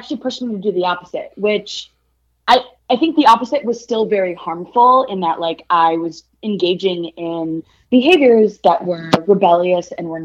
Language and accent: English; Houston, Texas, United States; born there; So I was born in Houston, but I was literally in my mom's belly on the way here from India.